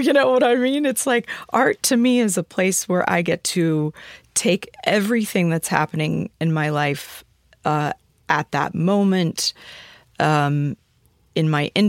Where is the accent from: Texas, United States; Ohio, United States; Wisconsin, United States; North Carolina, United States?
Texas, United States; I've been aware of that since I was a young child and learning how to code switch growing up in Texas and everything.